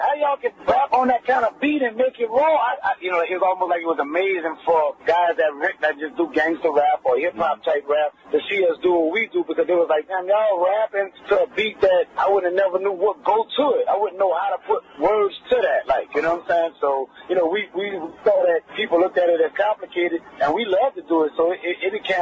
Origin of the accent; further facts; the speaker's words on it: New Orleans, Louisiana, United States; I'm from Holly Grove. I'm from the same area that … claims or represent or whatever like that. I'm from Holly Grove, from the same place that … rep. You know, I'm from those streets right there, Holly Grove of New Orleans.